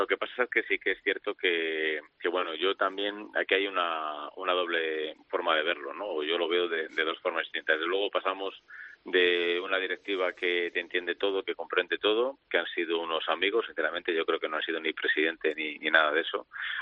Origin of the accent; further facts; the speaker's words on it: Valladolid, Castile and León, Spain; Yo soy de Valladolid, lógicamente, siempre le deseo lo mejor a Valladolid